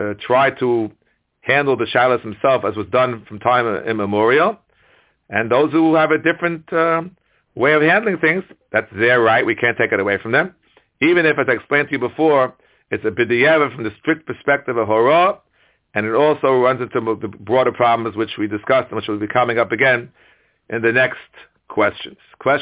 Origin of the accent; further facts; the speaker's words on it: United States; I'm speaking as an American rav